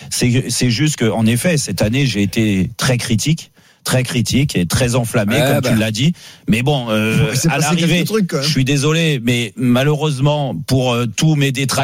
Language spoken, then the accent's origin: French; Paris, Île-de-France, France; parce que je suis parisien.